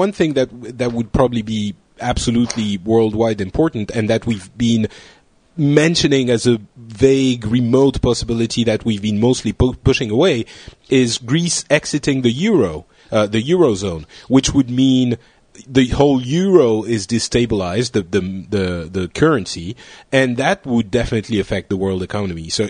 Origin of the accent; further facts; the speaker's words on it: South Africa; No, I'm from South Africa.